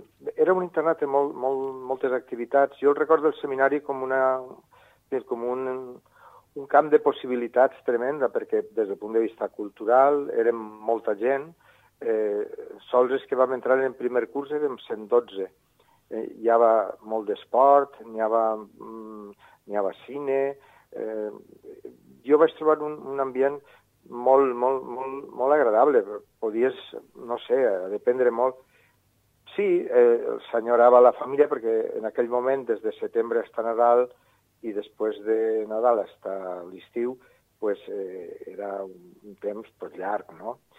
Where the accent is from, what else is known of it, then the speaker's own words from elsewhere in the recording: Benimarfull, Valencian Community, Spain; born there; now in Huelva, Spain; Vaig néixer a Benimarfull l'any 1944, el 5 de desembre, i en l'actualitat soc bisbe de Huelva.